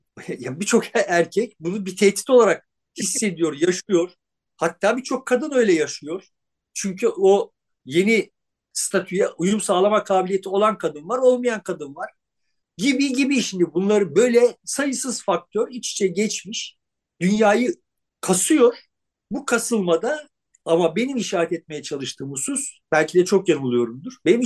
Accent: İzmir, Turkey; also born or lived in Eskişehir; Ben Eskişehir'de doğdum. İzmir'de büyüdüm.

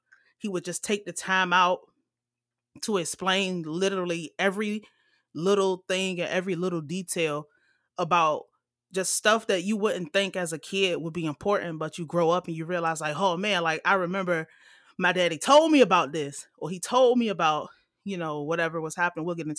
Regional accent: Portsmouth, South East England, United Kingdom; born there; But I was born in Portsmouth.

